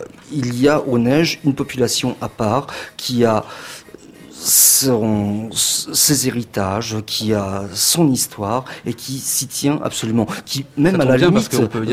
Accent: Le Havre, Normandy, France; C'est-à-dire que j'habitais, je suis né au Havre.

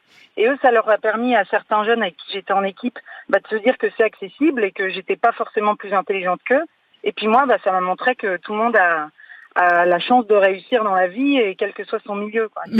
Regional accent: Lille, Hauts-de-France, France; now in Gap, France; je venais de Lille à l'origine, et mon service civique, ça s'est passé à Marseille, donc j'ai découvert cette région PACA, qui m'a beaucoup plu, et maintenant je vis à Gap, dans les Hautes-Alpes.

